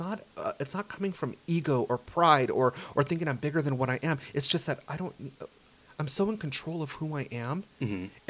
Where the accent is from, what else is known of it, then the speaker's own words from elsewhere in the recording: Simi Valley, California, United States; also born or lived in Pacoima; I mean, that's where I grew up. I mean, I was raised in Simi, but my heart was, I mean, I'm from the Valley.